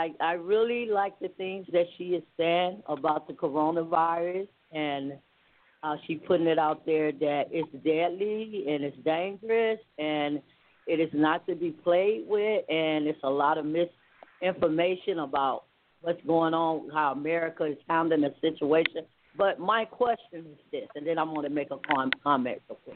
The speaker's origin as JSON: {"language": "English", "town": "Columbus", "region": "Ohio", "country": "United States", "said": "I am from Columbus, Ohio"}